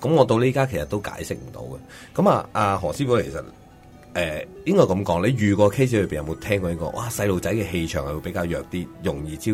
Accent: Hong Kong; 大家都香港土生土长啦，咁、至于何师傅讲到黄大仙咧，因为呢个地方咧，其实我至少咧我都喺嗰一头住嘅

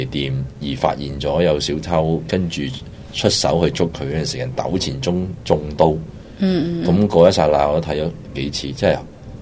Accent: Hong Kong; 所以我哋香港人真系都几热心嘅呢件事里边

